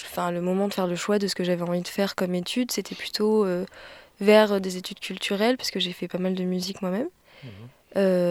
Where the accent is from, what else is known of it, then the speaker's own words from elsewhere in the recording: Provence-Alpes-Côte d'Azur, France; moi je suis pas du tout de Montpellier à l'origine. J'ai grandi dans le Vaucluse. Je viens d'un petit village à côté d'Avignon.